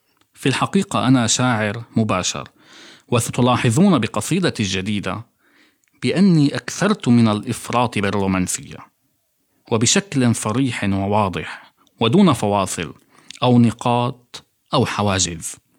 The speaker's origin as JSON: {"language": "Arabic", "country": "Syria", "lives_now": "Berlin, Germany", "said": "الحروب والقنابل وشلالات الدماء التي تملأ بلادي سوريا إلى يومنا هذا"}